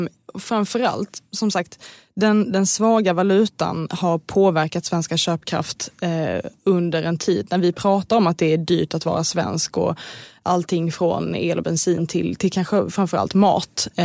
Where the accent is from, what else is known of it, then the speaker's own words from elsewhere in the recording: Sweden; Och sen är det klart att det också det är genant som svensk, oavsett om man är företagare eller ej